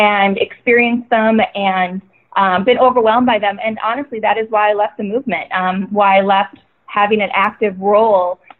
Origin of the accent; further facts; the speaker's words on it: Iowa, United States; there's an opportunity to reconnect with people I used to know here, because I'm from Iowa